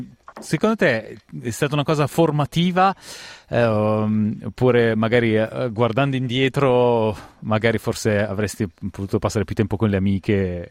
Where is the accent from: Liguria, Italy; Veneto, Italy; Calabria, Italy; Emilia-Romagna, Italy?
Veneto, Italy; Verona; accent: Veronese; è il mio accento veronese che esce fuori in queste